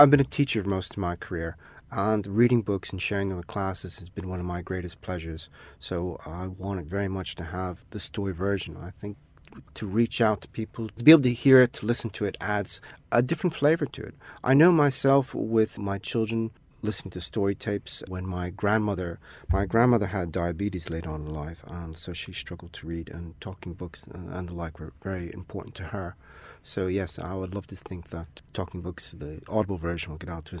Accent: United States; I grew up reading comic books, Spider-Man. I grew up in America in the 70s when the Marvel was at its golden age in many respects.

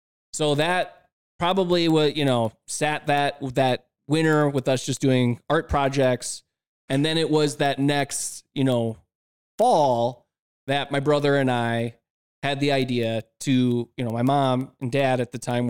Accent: Melrose Park, Illinois, United States; Grew up kind of a part of my childhood in Illinois, suburb of Chicago, Melrose Park area. And then moved up

